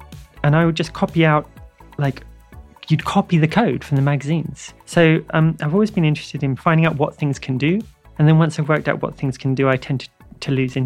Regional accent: South East England, United Kingdom; Growing up in Kent in the 70s and 80s, you're not trans because trans isn't a thing.

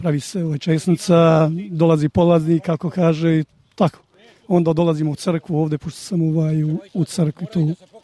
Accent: Kravica, Republika Srpska, Bosnia & Herzegovina; moved away; mi smo iz Republike Srpske, tamo negdje između Bratunca i Zvornika, Skravici.

